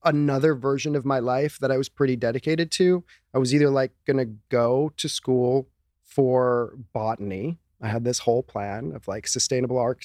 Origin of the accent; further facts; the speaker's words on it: Chicago, Illinois, United States; I had an agent in Chicago just because I grew up doing it in Chicago.